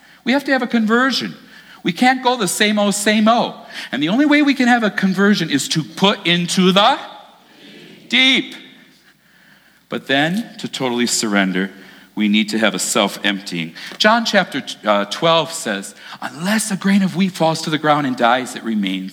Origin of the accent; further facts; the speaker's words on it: Michigan, United States; also born or lived in Japan; I said, I need water. I'm from Michigan. I'm a Michigander.